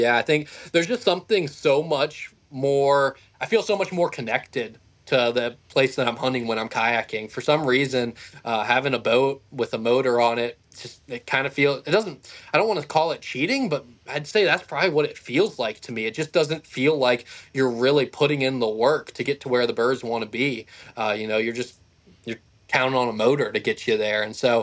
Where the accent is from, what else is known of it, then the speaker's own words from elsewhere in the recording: Virginia, United States; I think just growing up in Virginia, cutting my teeth in the places I did, a swamp will always hold a really, really special place in my heart.